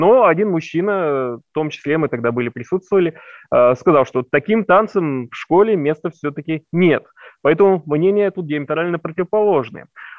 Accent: Urals, Russia; не любим мы уральцы, когда нас кто-то хает за что-то

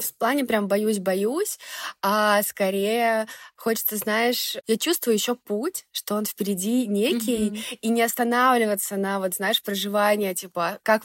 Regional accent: Lithuania; moved away as an adult; я уезжала из Литвы в 18 лет и вернулась, когда мне было 30. Уля-ля, многое поменялось. И, в общем, весь год в Вильнюсе я старалась быть чаще с ними

